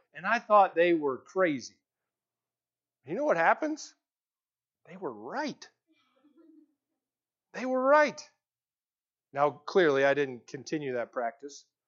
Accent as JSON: {"language": "English", "region": "Texas", "country": "United States", "tie": "born or raised there", "said": "Growing up in Texas, we two-a-days, we live football."}